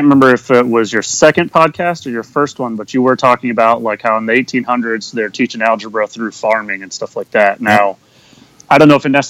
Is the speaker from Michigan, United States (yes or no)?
no; Maine, United States; where I grew up in Maine, it was very small, and the kids who went to college, then they left the state and didn't come back.